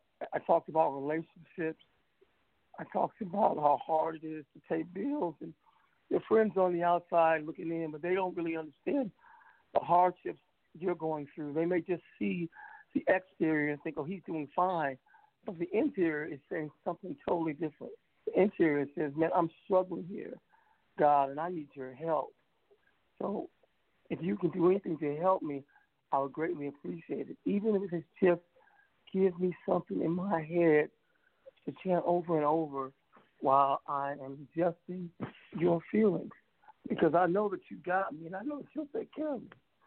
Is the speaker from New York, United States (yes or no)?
no; California, United States; I'm from California, and I was driving from Oakland to Los Angeles